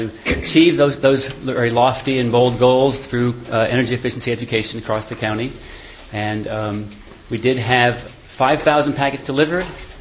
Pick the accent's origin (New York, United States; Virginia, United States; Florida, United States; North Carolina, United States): New York, United States; Lansing; from Town of Lansing.